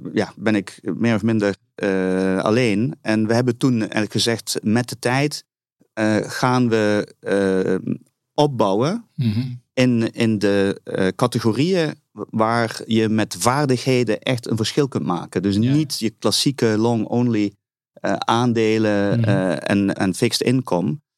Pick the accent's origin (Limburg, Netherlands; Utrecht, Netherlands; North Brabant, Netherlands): Limburg, Netherlands; achtergrond, ik ben Nederlander en Italiaan. Mijn moeder was Nederlands, mijn vader Italiaans. Opgegroeid in Limburg, dat hoor je ook nog wel zo'n beetje, denk ik.